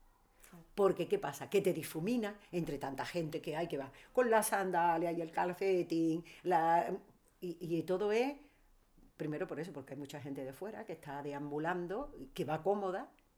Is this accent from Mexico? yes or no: no; Seville, Andalusia, Spain; y mira que yo soy sevillana